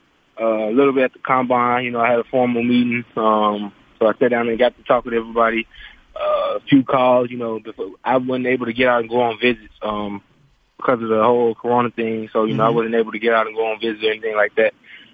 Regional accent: Mississippi, United States; I mean, I'm from Mississippi, so it's a lot of good soul food, a lot of good country eating.

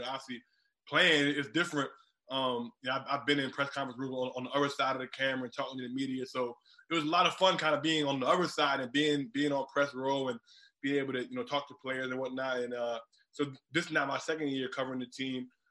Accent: Takoma Park, Maryland, United States; I'm from Maryland. I grew up watching Maryland. You know what I'm saying? I'm from Tacoma Park.

